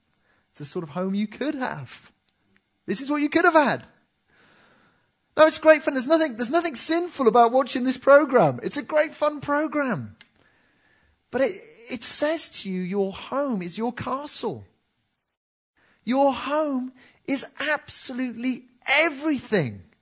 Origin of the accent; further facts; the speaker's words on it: Cardiff, Wales, United Kingdom; the church I was brought up in Cardiff